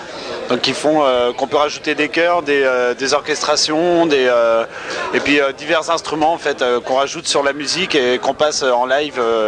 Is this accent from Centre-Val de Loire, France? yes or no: yes; Châteauroux, Centre-Val de Loire, France; donc on vient du côté de Châteauroux dans l'Indre.